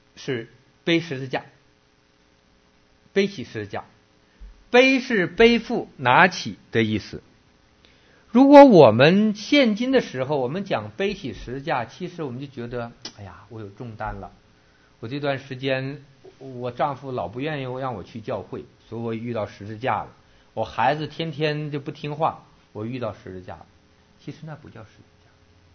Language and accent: Chinese; China; 我们在国内的这个长大的人